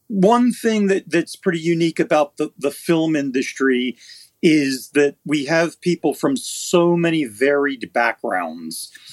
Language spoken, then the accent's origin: English; Israel; moved away as an adult; now in United States; he moved to Israel when I was about 4.5 years old. So I grew up in Israel. I served in the military in Israel.